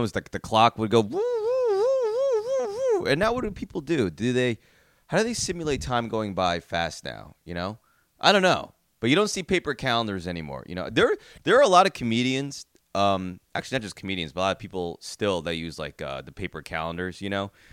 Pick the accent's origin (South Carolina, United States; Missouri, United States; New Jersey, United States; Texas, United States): New Jersey, United States; I grew up in Jersey. I grew up with a bunch of knuckleheads. We curse all the time.